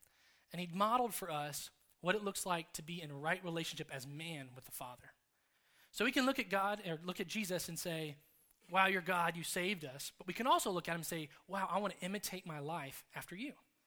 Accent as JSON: {"language": "English", "town": "Madison", "region": "Indiana", "country": "United States", "tie": "born or raised there", "said": "the weird stuff of what is Madison, Indiana, where I'm from. It's a really small rural town, but it's my hometown"}